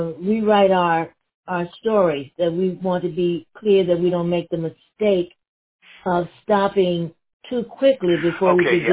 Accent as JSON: {"language": "English", "town": "Washington", "region": "District of Columbia", "country": "United States", "said": "from Washington, D.C."}